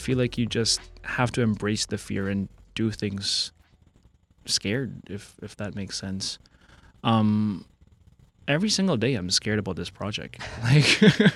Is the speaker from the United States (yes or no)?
no; Hong Kong; moved away as an adult; now in Philippines; growing up in Hong Kong, I'm comfortable.